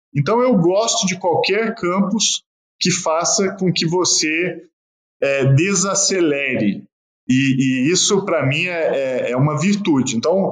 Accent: Araguari, Minas Gerais, Brazil; born there; eu nasci em Araguari

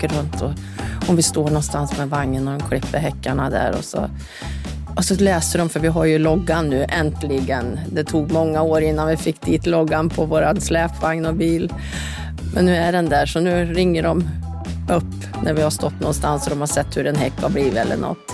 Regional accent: Karlstad, Värmland, Sweden; moved away as an adult; also born or lived in Östersund / Gäddede; Jag är född i Östersund och uppväxt i Karlstad.

